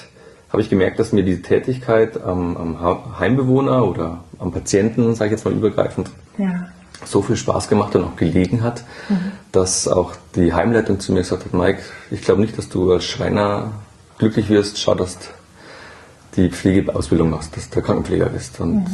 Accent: Bruckmühl, Bavaria, Germany; Ja, also ich bin in Bruckmühl aufgewachsen.

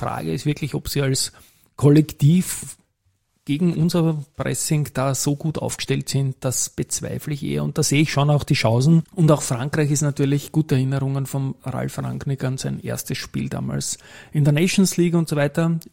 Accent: Austria; dass wir selbst als Österreicher

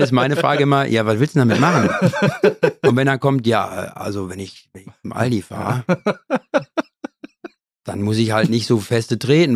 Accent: Marl, North Rhine-Westphalia, Germany; ich komme ja aus Marl, das ist im Kreis Recklinghausen, da gibt es nicht wirklich viele Berge.

